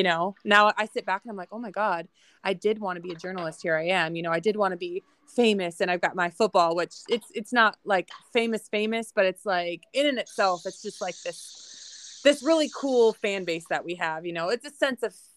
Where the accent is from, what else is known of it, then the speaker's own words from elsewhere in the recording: Minnesota, United States; I'm from Minnesota originally.